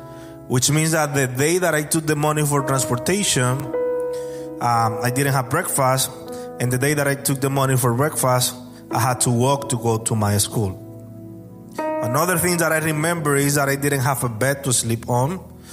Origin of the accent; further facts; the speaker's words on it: Dominican Republic; English is a second language; I'm from the Dominican Republic